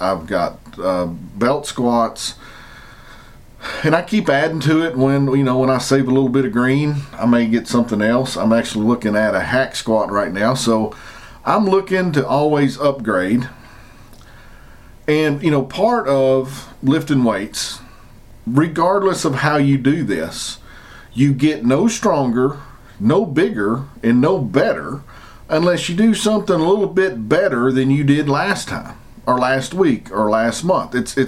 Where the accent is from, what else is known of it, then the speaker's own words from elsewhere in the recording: Tennessee, United States; I'm a redneck from Tennessee